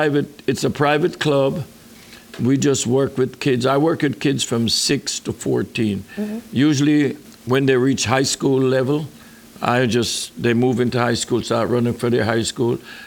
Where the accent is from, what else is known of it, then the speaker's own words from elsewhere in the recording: Brooklyn, New York, United States; I spent a lot of time in apartments in Brooklyn. I grew up in Brooklyn, and we always had houseplants.